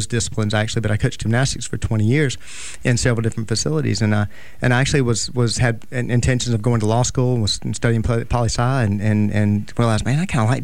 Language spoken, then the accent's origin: English; Mobile, Alabama, United States; Yeah, born and raised in Mobile.